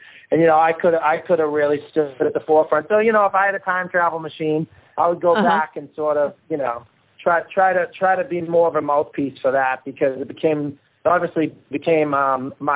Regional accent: Boston, Massachusetts, United States; accent: Boston; my accent and my heart is, based in Boston.

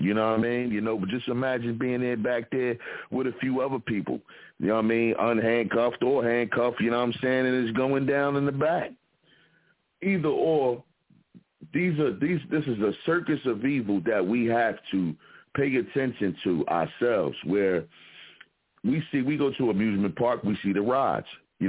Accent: Philadelphia, Pennsylvania, United States; represent from the Broad Street Bully side of Philadelphia, where we threw 40 ounces at the paddy wagons over there on 24th Street down there in South Philly

